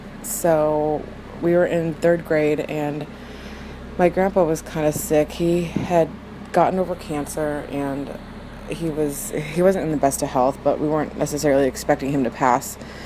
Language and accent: English; Pacific Northwest, United States; I'm from the Pacific Northwest.